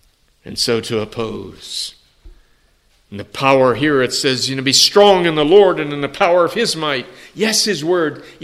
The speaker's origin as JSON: {"language": "English", "town": "San Antonio", "region": "Texas", "country": "United States", "tie": "born or raised there", "said": "It was a little wider in my home church where I grew up in San Antonio."}